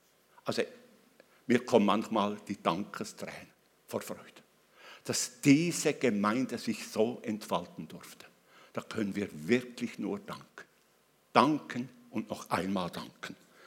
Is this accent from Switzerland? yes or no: yes; Bern, Switzerland; also born or lived in Aargau; Ich komme ja aus dem Kanton Bern. Wenn man mit mir redet, merkt man es.